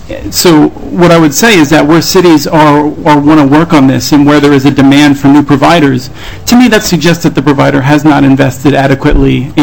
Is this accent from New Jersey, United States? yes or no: no; Pennsylvania, United States; I grew up in Pennsylvania, so I'm familiar with it.